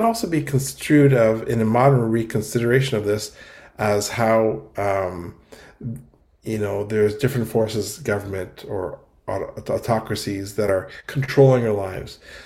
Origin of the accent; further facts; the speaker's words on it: Ottawa, Ontario, Canada; It's a youth group of actors who are based in my hometown here of Ottawa, Canada.